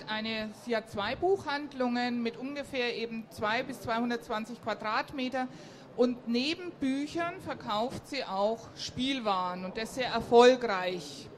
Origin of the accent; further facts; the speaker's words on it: Bamberg, Bavaria, Germany; Ja, ich komme selber aus Bamberg auch. Da habe ich mal gewohnt, ja.